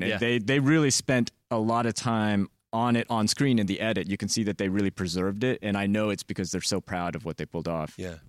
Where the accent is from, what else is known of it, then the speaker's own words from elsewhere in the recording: Arkansas, United States; And then I grew up in Arkansas, and we definitely faced quite a weird disaster